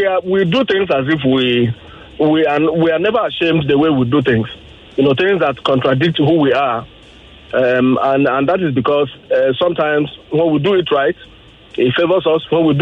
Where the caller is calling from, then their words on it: Ogba, Lagos, Nigeria; Yes, I'm calling from Ogba.